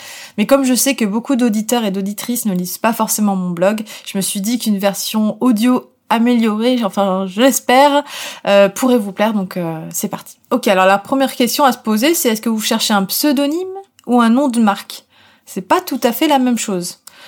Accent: France; donc je suis française, donc autant avoir un pseudonyme français

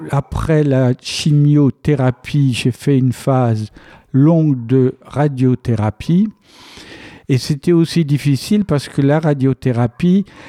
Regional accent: Brittany, France; j'ai demandé à être rapatrié dans ma région d'origine, la Côte de Granit-Rose.

